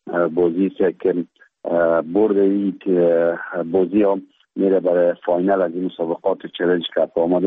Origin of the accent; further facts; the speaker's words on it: Afghanistan; ما افغان هستیم،